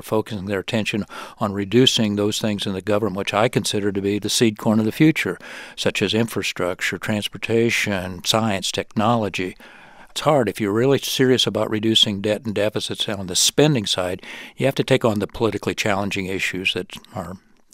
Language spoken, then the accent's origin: English; Indiana, United States; the young mayor from Indiana, and I'm from Indiana, so a little bias here